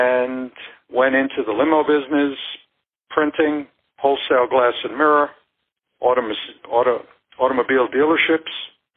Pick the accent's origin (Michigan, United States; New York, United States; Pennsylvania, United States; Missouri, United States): New York, United States; Brooklyn; born there; moved away as an adult; also born or lived in California; Well, I was born in Brooklyn, New York. And at the age of 19, I enlisted in the Marine Corps.